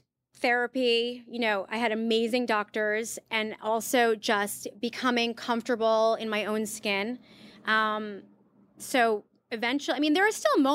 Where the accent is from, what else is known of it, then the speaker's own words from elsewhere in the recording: New York, United States; But also I'm from New York, so, yeah. You know, I'm biased, I guess.